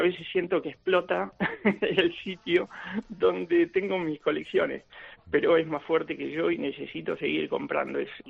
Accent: Argentina; moved away as an adult; now in Spain; Soy argentino-español, 21 años que vivo en España. Comencé con la vocación desde hace más de 35 o 40 años en Argentina

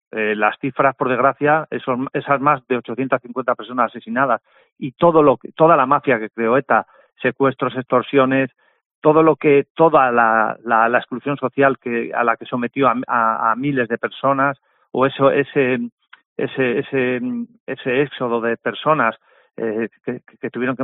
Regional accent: Ciudad Rodrigo, Castile and León, Spain; now in Basque Country, Spain; yo soy castellano, yo soy de Ciudad Rodrigo, Salamanca, conozco bien Extremadura porque he trabajado años allí

